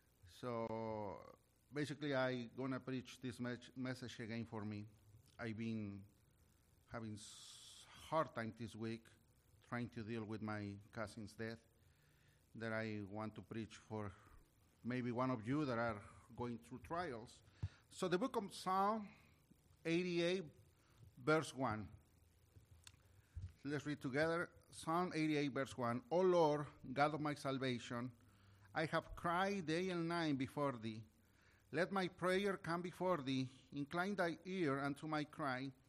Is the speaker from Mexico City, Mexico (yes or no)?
yes; Mexico City, Mexico; We grew up together, and we were raised in Mexico City.